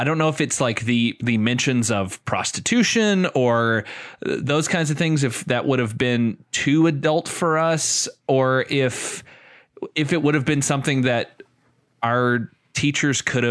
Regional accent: Mississippi, United States; As I mentioned earlier, like, I grew up in Mississippi

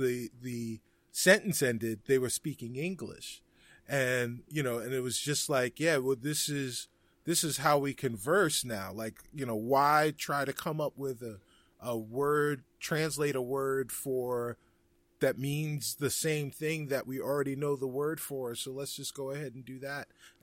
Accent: Bronx, New York, United States; so I grew up in I was born in the South Bronx. I spent a lot of time in the South Bronx, and we have a thing in the South Bronx called Spanglish

